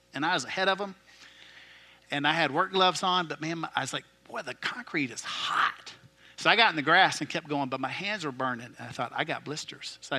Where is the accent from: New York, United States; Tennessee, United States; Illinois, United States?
Tennessee, United States; Like, I grew up in West Tennessee.